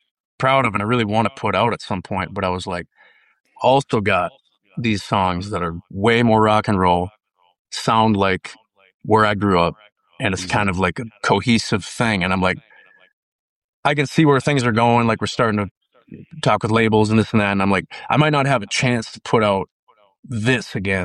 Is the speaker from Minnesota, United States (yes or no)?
yes; Minnesota, United States; I grew up in Northern Minnesota. So I grew up listening to, you know